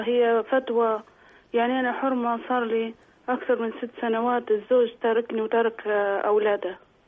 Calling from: Al Ain, Abu Dhabi, United Arab Emirates

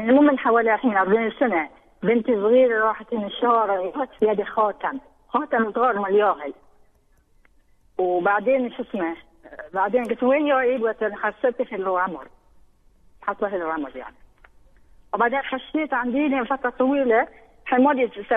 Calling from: Doha, Qatar; عندنا في الدوحه

